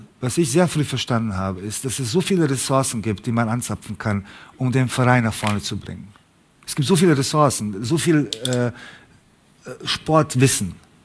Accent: Sarajevo, Bosnia & Herzegovina; Ich bin in Sarajevo geboren und Sarajevo ist eine ganz bestimmte, ist eine ganz spezifische Stadt. Ist eine Stadt mit so vielen Kulturen, so vielen Nationen und so weiter, wie kein andere, wahrscheinlich wie kein andere Stadt in Europa. Und ich bin dort aufgewachsen

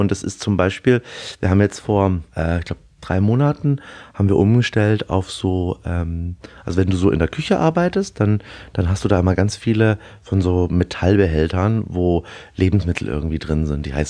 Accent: Erlangen, Bavaria, Germany; meine Eltern sind mit mir vor der Wende rüber und haben dann irgendwann 91 in Erlangen oder in Erlangen-Dexendorf bei Nürnberg die Seba-Stuben übernommen. Und so bin ich eigentlich im Restaurant groß geworden

